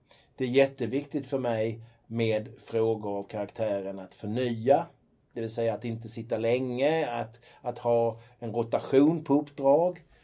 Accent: Skåne, Sweden; now in Tyresö, Sweden; Jag är skåning från början.

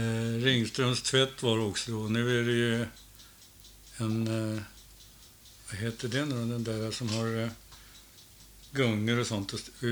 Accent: Tyresö, Stockholm County, Sweden; born there; Nej då, det är bara några kvarter bort. Där är jag född.

